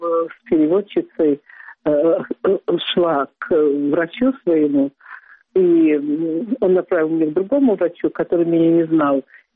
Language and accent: Russian; Belarus